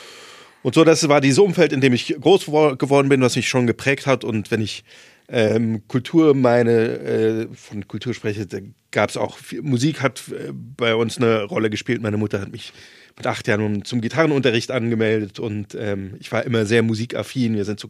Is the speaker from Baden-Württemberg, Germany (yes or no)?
no; Saarland, Germany; Ich komme aus einer Familie, mein Vater war Apotheker, meine Mutter hat Medizin studiert und ich bin zwar auf dem Dorf aufgewachsen im Saarland